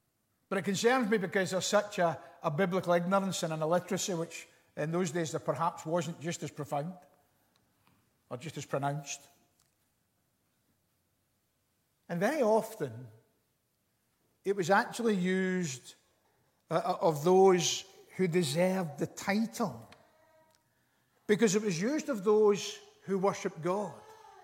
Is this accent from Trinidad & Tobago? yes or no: no; Glasgow, Scotland, United Kingdom; also born or lived in Springburn; I remember growing up in Knightswood in Glasgow. Born in Springburn, brought up in Knightswood. And I remember growing up in Knightswood in Glasgow.